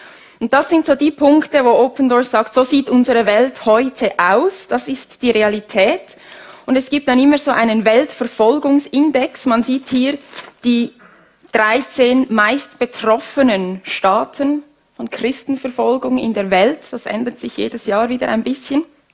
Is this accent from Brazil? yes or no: no; Switzerland; Ich bin am Zürichsee aufgewachsen